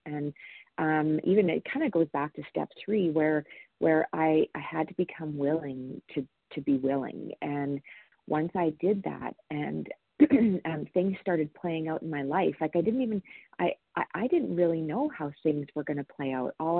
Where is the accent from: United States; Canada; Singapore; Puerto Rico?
Canada; Alberta; I am from Alberta, Canada